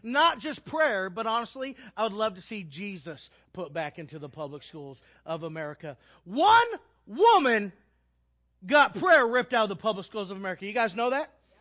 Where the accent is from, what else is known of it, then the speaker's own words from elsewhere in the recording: Texas, United States; I'm a man. Let's get real. I'm from Texas. I want an Angus burger and put bacon on it